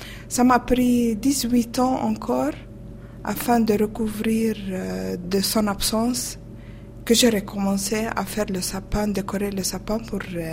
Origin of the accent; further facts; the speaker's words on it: Ramallah, West Bank, Palestine; Je suis née à Ramallah. Et le lieu où j'ai habité, la maison de ma naissance, c'était une très très très belle maison. Une ancienne maison entourée d'un grand jardin avec des grands arbres de sapin.